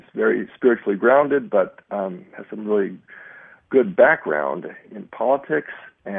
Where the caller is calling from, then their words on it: Montana, United States; We're in Montana.